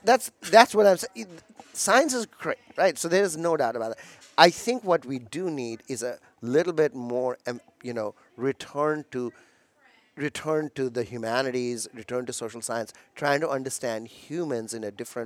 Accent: India; moved away as an adult; now in United States; I grew up in India. I came here with not much, but a letter of admission to the University of Illinois in 1995.

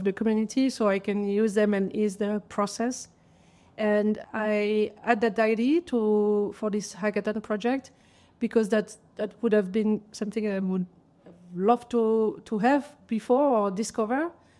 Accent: Geneva, Switzerland; English is a second language; I'm from Geneva, French-speaking part of Switzerland.

